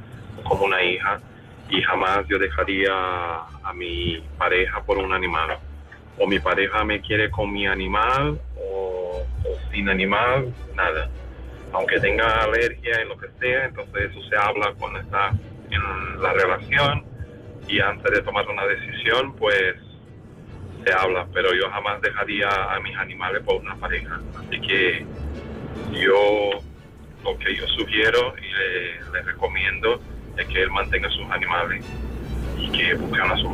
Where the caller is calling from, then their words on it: Miami, Florida, United States; de Miami. Estaba escuchando el tema de esta noche.